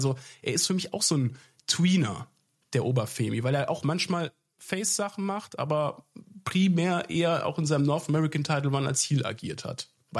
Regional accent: Rhineland, Germany; Ich bin Rheinländer. Die reden hier so.

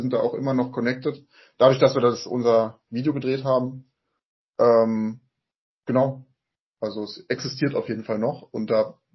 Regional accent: Berlin, Germany; Wir kommen aus dem guten alten Zehlendorf in Berlin … Genau, das ist der Süden von Berlin.

